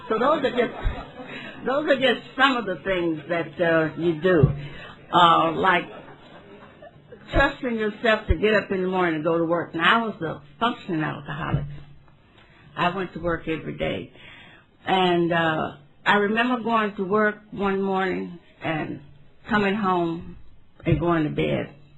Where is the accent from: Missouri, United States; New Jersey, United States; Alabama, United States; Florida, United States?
Missouri, United States; St. Louis; I'm an alcoholic. And I'm from St. Louis, Missouri.